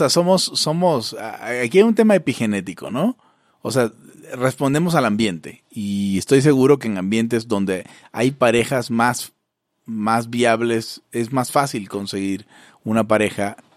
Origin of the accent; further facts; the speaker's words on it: Zulia, Venezuela; En Santa Rosa de Agua, en Venezuela, muy cerca de donde soy yo